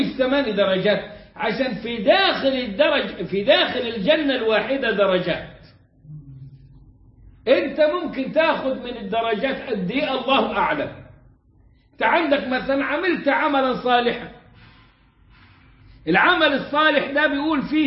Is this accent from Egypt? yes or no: yes; Upper Egypt, Egypt